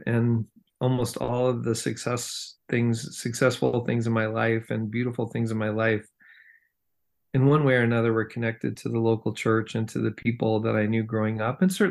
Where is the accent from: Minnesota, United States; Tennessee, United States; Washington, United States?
Washington, United States; Seattle; now in Nampa, United States; growing up in Seattle, big city kid, we would come visit NNU out here in the sticks. Now I live here, but in Nampa